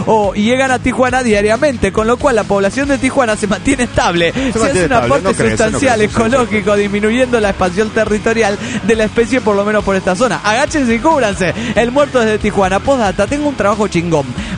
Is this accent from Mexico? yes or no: no; Bogotá, Colombia; born there; Si mi memoria no me engaña, yo nací en aquella ciudad, en Bogotá